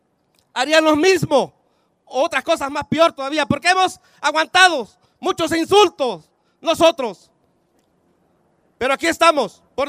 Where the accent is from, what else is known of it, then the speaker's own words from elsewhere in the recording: Mexico; No permitamos como mexicanos que siga pasando todo esto.